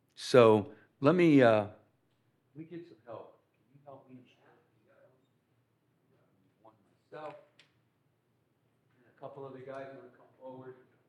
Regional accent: Winona, Minnesota, United States; I grew up in Winona, Minnesota, and we lived on Gilmore Avenue

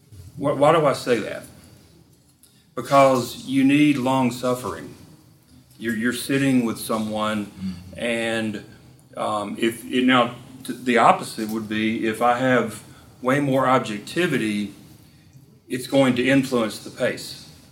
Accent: Mississippi, United States; I'm from Mississippi, so that was our entertainment, right?

